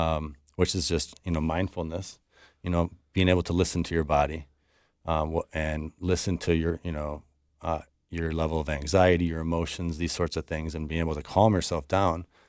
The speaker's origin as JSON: {"language": "English", "town": "Red Wing", "region": "Minnesota", "country": "United States", "said": "Yeah, I'm from Red Wing, Minnesota."}